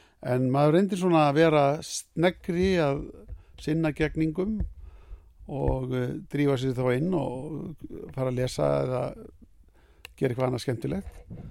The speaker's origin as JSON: {"language": "Icelandic", "town": "Drangar", "region": "Westfjords", "country": "Iceland", "tie": "born or raised there", "also_born_or_lived": "Seljanes", "said": "drangana 1953 og fluttu þá norður. Þá ég 7 ára gamall. Þannig að ég sem sagt alinn á Seljanesi upp til 7 ára aldurs og síðan á Dröngum allt þar til að flutt var frá Dröngum 1966."}